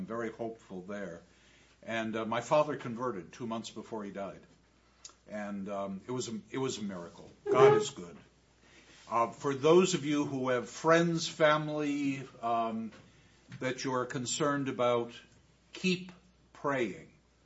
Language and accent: English; Eau Claire, Wisconsin, United States; I'm from Eau Claire, Wisconsin, which is about 90 minutes from here.